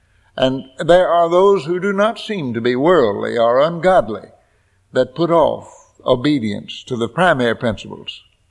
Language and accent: English; United States; born there; I'm glad I was born in America.